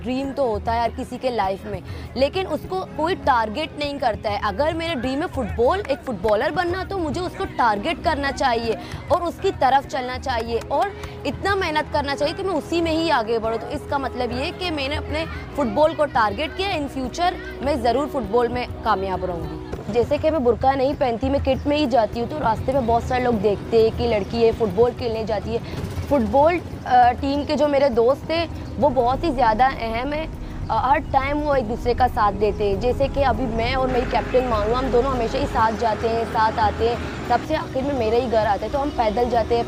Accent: Karachi, Sindh, Pakistan; میں لیاری کراچی پاکستان سے تعلق رکھتی ہوں.

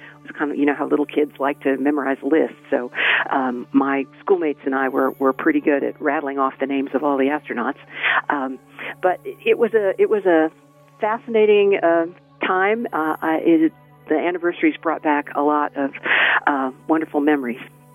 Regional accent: United States; I was really feeling proud as an American. I was happy to be back in my own country

